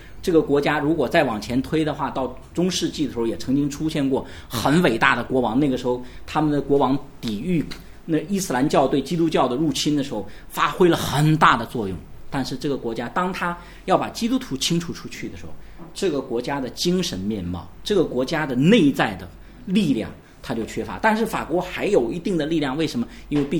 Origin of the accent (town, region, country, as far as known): China